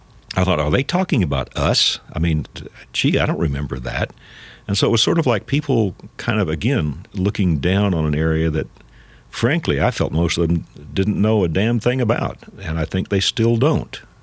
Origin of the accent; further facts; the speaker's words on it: West Virginia, United States; I can remember denying that I was from West Virginia when I was probably in my 20s.